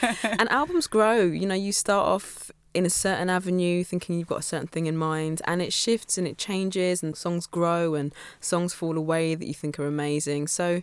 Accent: London, United Kingdom; I'm definitely a Londoner, for sure. I've lived in and out of London all my life, but for me, like, this is my home. But now, I think when you live by the seaside, you know, we live right opposite the beach as well.

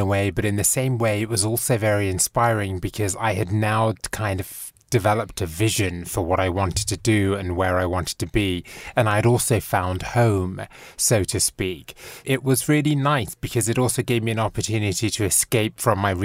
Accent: Bristol, South West England, United Kingdom; moved away as an adult; now in United States; I was born and raised in Bristol. I did much of my schooling in England, and then in my early 20s, I headed off to the United States.

